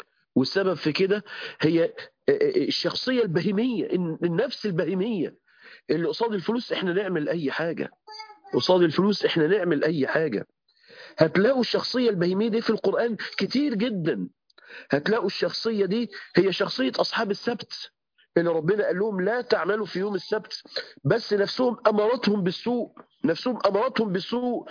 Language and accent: Arabic; Mansoura, Dakahlia, Egypt; عندنا في المنصورة